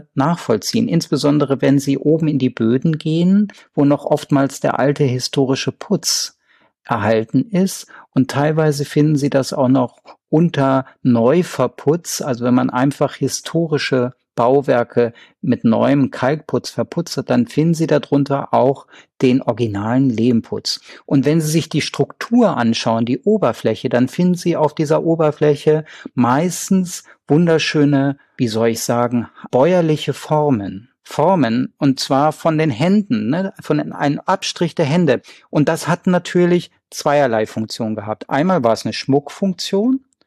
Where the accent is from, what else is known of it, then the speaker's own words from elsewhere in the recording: Northern Germany, Germany; wie hier im norddeutschen Raum, wo ich herkomme